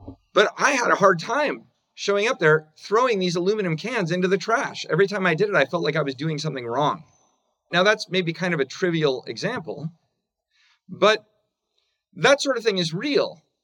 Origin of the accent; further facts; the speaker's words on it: Seattle, Washington, United States; also born or lived in California; I went to college in California, Southern California. I'm from Seattle originally.